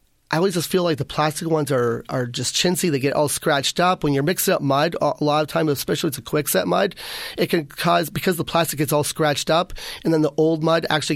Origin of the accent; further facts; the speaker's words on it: Canada; moved away; I'm from Canada, and in Canada we call drywallers boarders and tapers.